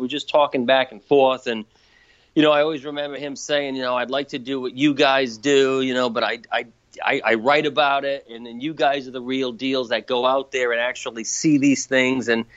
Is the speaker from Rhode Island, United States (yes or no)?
yes; Warwick, Rhode Island, United States; growing up in Warwick and knowing like some of the guys from TAPS